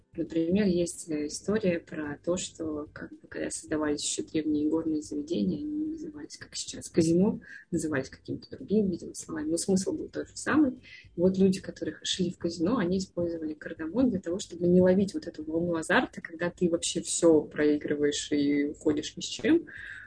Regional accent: Saint Petersburg, Russia; всю жизнь жили в мегаполисе, как я, например, да, родилась в Питере, и вообще там за городом редко бываю.

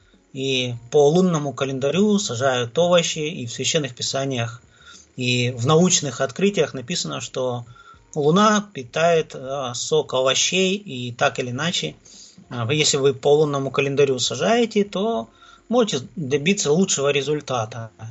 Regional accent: Krasnodar, Krasnodar Krai, Russia; я из Краснодара.

